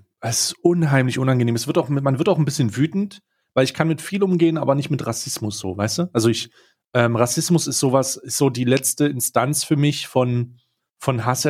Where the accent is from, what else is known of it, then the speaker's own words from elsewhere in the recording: East Germany, Germany; als Bewohner oder Mitglied der Gemeinschaft da oder der als Ostdeutscher selber